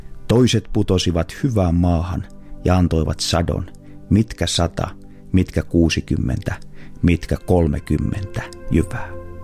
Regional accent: Kihniö, Pirkanmaa, Finland; Kotikylässäni Kihniöllä mullistava asia tapahtui reilu 100 vuotta sitten

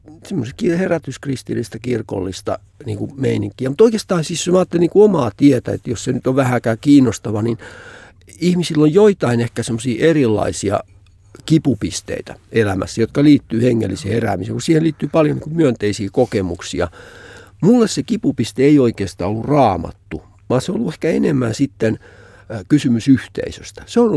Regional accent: Vammala, Pirkanmaa, Finland; also born or lived in Karhula / Kuorevesi; Mä en oikeastaan mistään kotoisin. Mä oon syntynyt Karhulassa ja perhe asui sitten Kuorenvedellä pari vuotta. Sitten mä oon viettänyt varhaislapsuuteni ja varhaisnuoruuteni Vammalassa.

